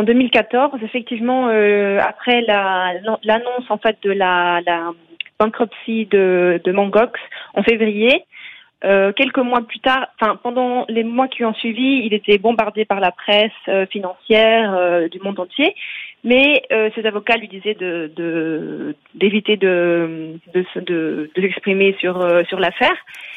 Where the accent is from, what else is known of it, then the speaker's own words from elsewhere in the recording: Switzerland; Il m'a contacté parce que j'étais francophone. Je suis suissesse, donc nous parlons la même langue.